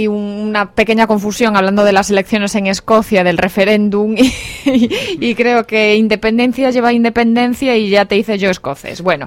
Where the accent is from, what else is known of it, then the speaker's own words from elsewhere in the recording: Galicia, Spain; yo soy gallega y sé lo que eso supone